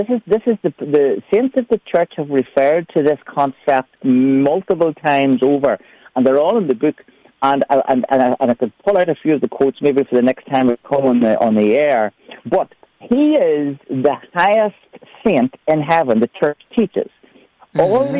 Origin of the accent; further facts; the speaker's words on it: Ireland; accent: Irish; And you can understand my Irish accent, humanlife.ie.